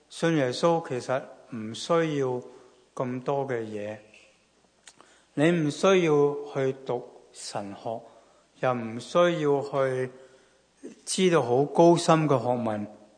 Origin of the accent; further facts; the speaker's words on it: Guangdong, China; 我们广东人讲嘢真的很得意，老老又有老定，是吧？